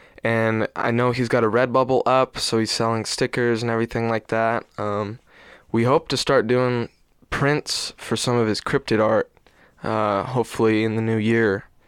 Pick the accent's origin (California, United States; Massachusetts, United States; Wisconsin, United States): California, United States; Temecula; now in Los Angeles, United States; I was born in... I don't want to get into that, but I was raised in Temecula, California. I moved up to Los Angeles about 3 years ago now.